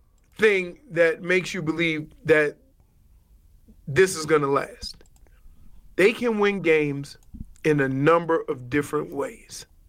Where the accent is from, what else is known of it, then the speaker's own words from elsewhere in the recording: New Orleans, Louisiana, United States; Growing up in the Ninth Ward, I had two advantages.